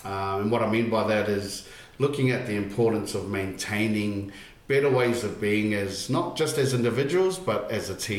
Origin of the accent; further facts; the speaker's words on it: New Zealand; I grew up in New Zealand.